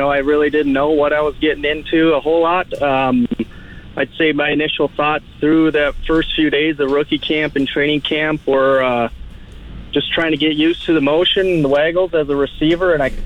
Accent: Bismarck, North Dakota, United States; born or raised there

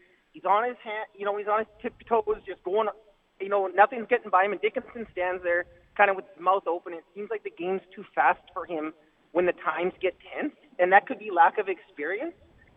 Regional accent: Regina, Saskatchewan, Canada; I went with my brother. We're from Regina.

